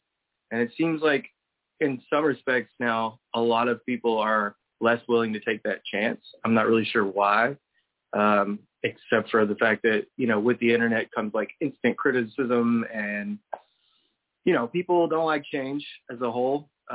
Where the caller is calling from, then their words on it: Longview, Texas, United States; I'm home in Longview, Texas.